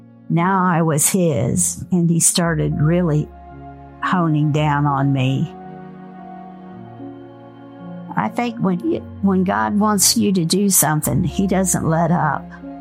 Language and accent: English; Maryland, United States; I grew up in Maryland